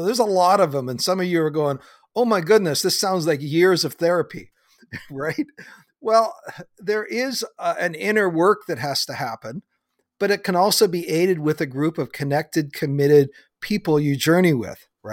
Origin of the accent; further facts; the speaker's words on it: Canada; Guys, I'm Canadian.